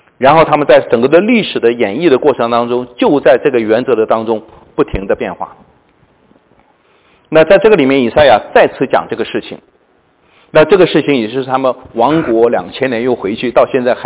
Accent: Heilongjiang, China; born there; 因为我是生在黑龙江的我们那个时候有很多的这个

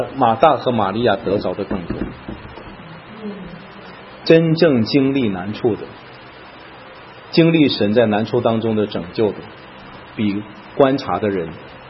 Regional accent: China; 我特别对我们中国人，我知道很多人的感情因素不能接受，但是这是事实。

